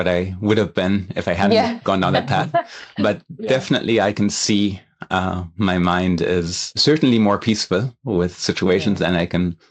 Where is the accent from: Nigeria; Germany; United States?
Germany; first language en; also born or lived in US parents; now in New Zealand; So I'm born in Germany, but have American parents. So I grew up speaking English to my parents and German in school, and then went to the normal German education system